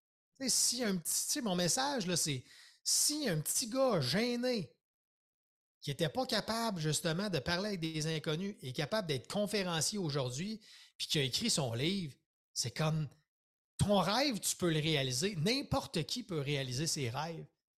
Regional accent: Quebec City, Quebec, Canada; moi, je suis natif de Québec.

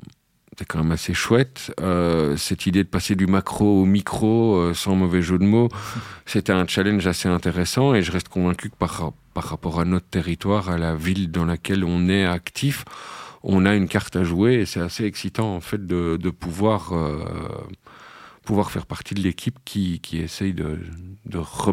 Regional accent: Charleroi, Wallonia, Belgium; on va pas, en tant que Carolo, pouvoir réellement concurrencer Anvers ou Gand.

